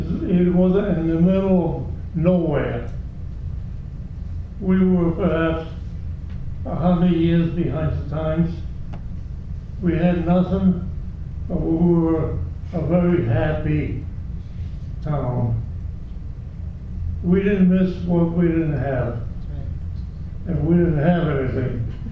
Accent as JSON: {"language": "English", "country": "Italy", "second_language": "English", "said": "my hearing when I came from Italy, I thought I heard a pin drop."}